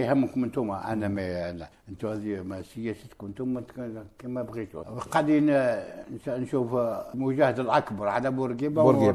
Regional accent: Tunisia; moved away as an adult; أنا كنت خايف من تونس

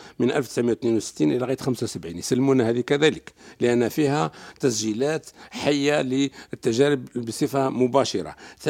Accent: Algeria; احنا حتى احنا كجزائريين كان ما يسمى بالحماية الدبلوماسية والاختصاص الشخصي

